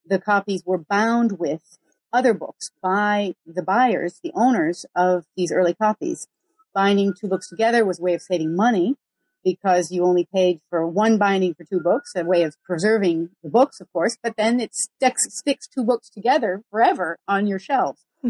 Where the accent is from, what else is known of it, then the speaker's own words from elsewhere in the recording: Geneva, Switzerland; And I grew up in Geneva, Switzerland, where the moment of greatest world historical significance was probably the 16th century.